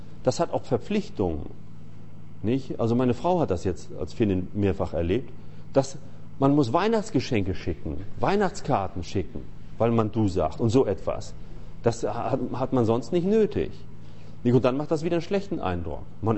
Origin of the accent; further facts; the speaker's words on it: Germany; now in Finland; das ist so für mich als Deutscher immer ein Widerspruch, dass man in Finnland erstaunlich viel Wert legt.